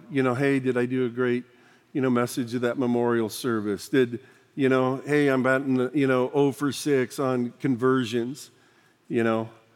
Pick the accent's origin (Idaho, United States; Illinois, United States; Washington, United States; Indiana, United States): Idaho, United States; born there; I love that I was born in America. I love that I was born in North Idaho to a conservative Christian family.